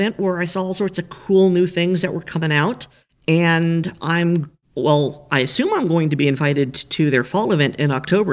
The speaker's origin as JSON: {"language": "English", "town": "Daytona Beach", "region": "Florida", "country": "United States", "tie": "born or raised there", "said": "Well, I have something great coming out of my hometown. The Big 3 East Training Center in Daytona Beach, Florida"}